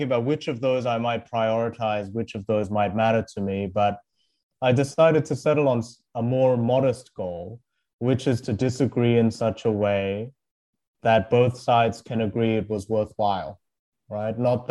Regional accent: Australia; English is a second language; also born or lived in South Korea; I moved from South Korea, where I was born, to Australia in elementary school without speaking a word of English.

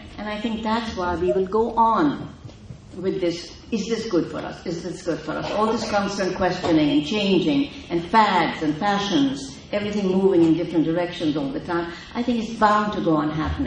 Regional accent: India; I can't call them Indians because I'm Indian

